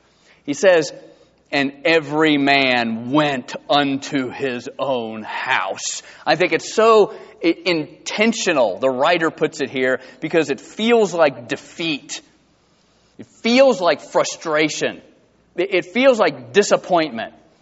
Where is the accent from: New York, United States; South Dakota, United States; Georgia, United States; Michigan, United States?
Georgia, United States; Valdosta; I grew up in Valdosta, Georgia. Now, South Georgia gets no respect, okay?